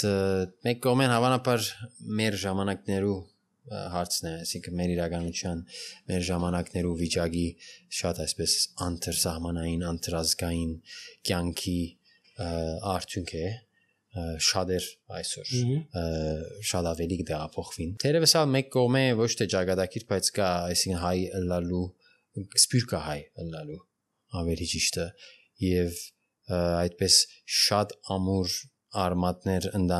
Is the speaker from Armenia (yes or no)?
no; Beirut, Beirut Governorate, Lebanon; Բեյրութը դուն է ի վերջո, այսինքն ես ադիչեմ ժխտեր։ Իմ դունս է, այսինքն իմ մանկությունս է, իմ բադանեկությունս է, իմ դագավին ծնողներս այնտեղ են, մեր բնակարանը այնտեղ է։